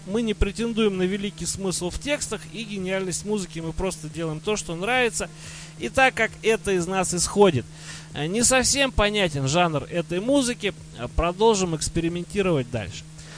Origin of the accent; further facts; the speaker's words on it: Tula, Tula Oblast, Russia; ты так, как туляк, ты меня должен понять.